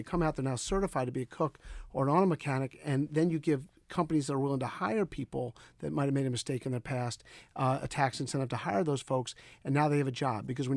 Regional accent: Baltimore, Maryland, United States; we're the candidates from Baltimore, but I can tell you, if we are not elected, Baltimore will suffer the next 8 years

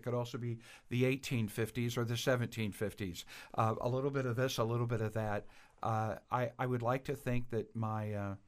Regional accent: Belleville, Illinois, United States; I'm from that area. I'm originally from Belleville.

